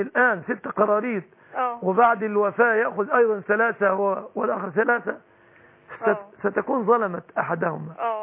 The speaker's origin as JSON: {"language": "Arabic", "country": "Egypt", "said": "بلادنا مصر"}